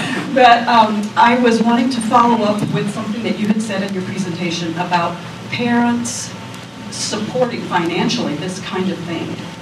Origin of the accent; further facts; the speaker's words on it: Tennessee, United States; now in Idaho, United States; from North Idaho, up by the Canadian border. Before I ask my question, I just wanted to say, as a Tennessee born and raised girl with friends who graduated from Vandy